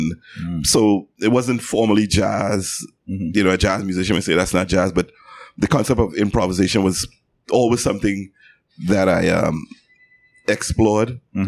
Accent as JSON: {"language": "English", "town": "Belmont", "country": "Trinidad & Tobago", "tie": "born or raised there", "said": "I was born in Belmont, and growing up, next to me had a local steel band"}